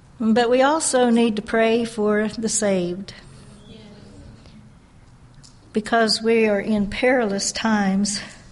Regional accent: Guthrie, Oklahoma, United States; I've been coming to these meetings since I was born, for I was born here in Guthrie. And the Guthrie congregation was my congregation up until I was 18.

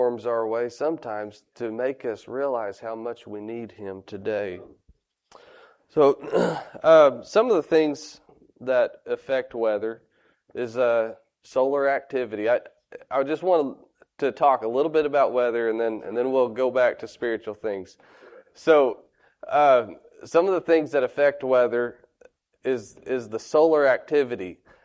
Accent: Oklahoma, United States; And growing up in Oklahoma, we had a lot of different weather that happened there.

